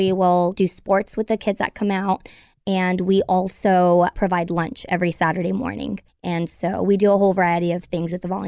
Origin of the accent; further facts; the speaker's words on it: California, United States; I am originally from the Monterey County and I moved here in 2012 to start school.